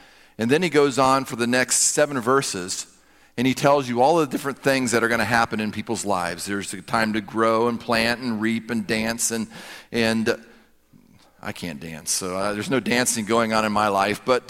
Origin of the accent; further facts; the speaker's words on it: South Carolina, United States; If you're like me, I grew up in South Carolina, so it was always the rebels against the Yankees.